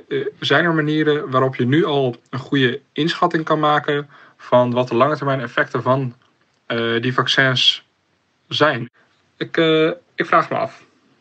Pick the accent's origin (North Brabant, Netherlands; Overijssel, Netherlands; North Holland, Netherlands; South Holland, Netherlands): South Holland, Netherlands; Alphen aan den Rijn; ik kom uit Alphen aan Rijn.